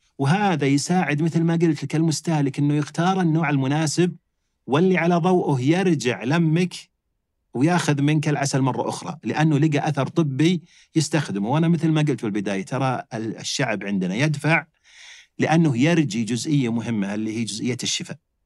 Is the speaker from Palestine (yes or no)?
no; Saudi Arabia; حنا بلد صحراوي، بعض الناس ينكر أصلاً عندنا عسل. عندنا بالمملكة العربية السعودية أي شهر تجي تبي عسل ينتج